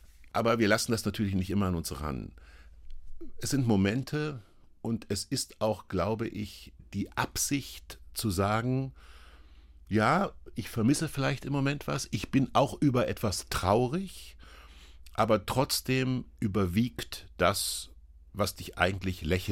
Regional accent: Kassel, Hesse, Germany; in eine Weinstube ein in Kassel, wo ich groß geworden bin.

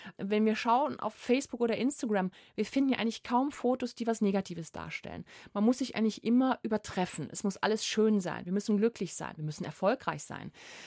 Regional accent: Essen, North Rhine-Westphalia, Germany; Ich bin in Essen groß geworden, also mitten im Ruhrgebiet.

